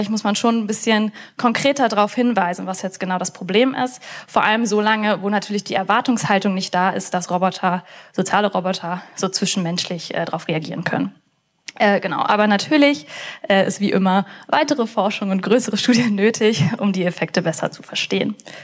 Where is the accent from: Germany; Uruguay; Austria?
Germany; Aachen, North Rhine-Westphalia; also ich komme aus Aachen, ist sehr männerdominiert